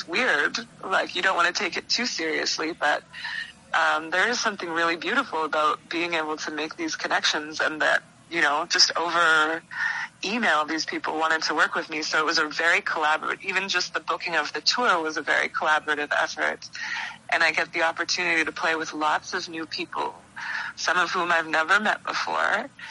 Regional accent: Kelowna, British Columbia, Canada; I'm from Kelowna. It gets pretty cold there

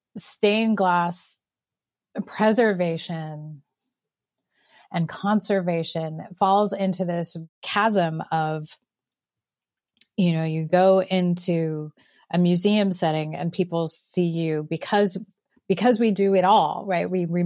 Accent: California, United States; And then because I'm Californian, after that fellowship ended, I came back to the West Coast

